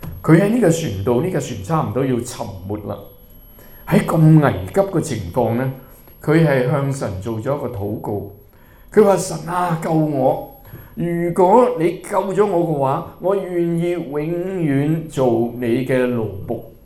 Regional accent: China; 我哋中國人咧，我哋冇乜分時間嘅

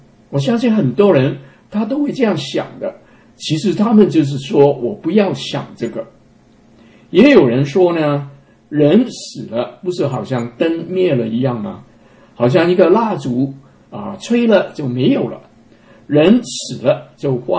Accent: Hong Kong; 我自己是福建人啊，但是我自己在香港出生的，所以我可能告诉你我是香港人。

